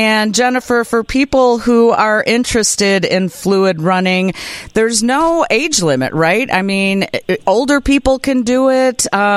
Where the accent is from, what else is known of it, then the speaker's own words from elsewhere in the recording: LaGrange, United States; and, you know, I'm from LaGrange. I want to help out as best I can